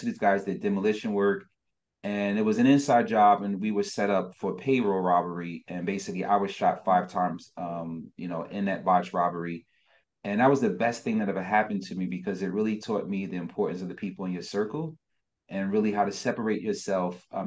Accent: Newark, New Jersey, United States; I'm from Newark, New Jersey, so it's like the hood area.

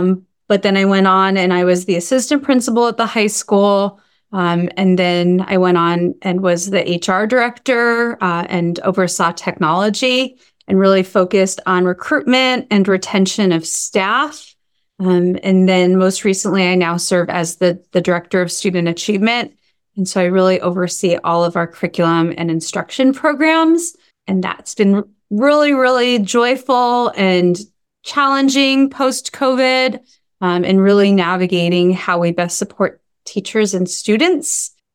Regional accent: Arizona, United States; now in Lake Havasu City, United States; So I have been in Lake Havasu City since 2001. I grew up in the Valley, and my husband is from Lake Havasu

